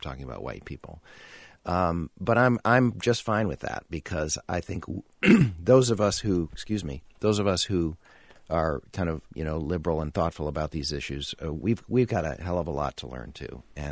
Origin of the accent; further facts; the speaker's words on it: Minnesota, United States; moved away as an adult; now in North Carolina, United States; I come at that as a someone born and raised in Minnesota. Now I've been in North Carolina now for 16 mm-hmm. years or something